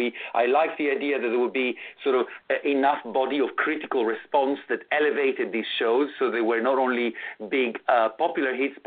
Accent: Italy; moved away as an adult; now in London, United Kingdom; So I'm Italian. I was raised in Italy, and because TV is dubbed there, I was exposed to a lot of international productions anyway since I was a child. And when I moved to London, to England in the UK 21 years ago

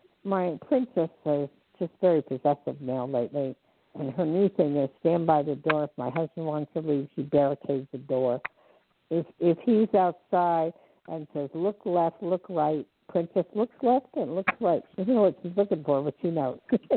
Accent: New Jersey, United States; I'm from New Jersey, New Jersey, New York, and a lot of it is who you know

